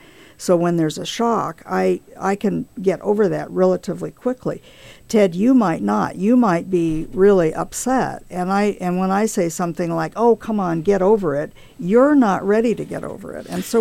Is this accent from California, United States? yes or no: yes; California, United States; And if I were scared, and I'm a Californian and been through this, I could only imagine how other people felt